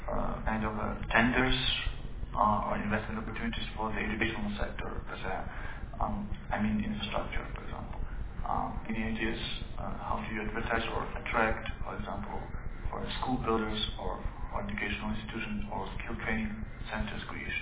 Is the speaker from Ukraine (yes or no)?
yes; Ukraine; English is a second language; I'm a student of Azov Diplomatic Academy. … I'm from Ukraine.